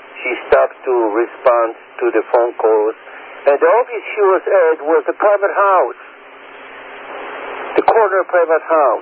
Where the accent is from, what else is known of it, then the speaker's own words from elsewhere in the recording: United States; I'm a Jew and I'm proud of it. I'm also American.